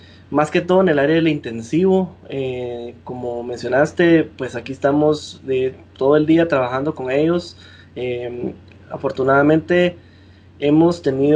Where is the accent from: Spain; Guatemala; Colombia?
Guatemala; now in San Antonio, United States; Desde San Antonio, pues uno está muy pendiente de Guatemala, y obviamente como mencionaste, yo soy guatemalteco, mi familia está ahí y mi esposa es guatemalteca y su familia está ahí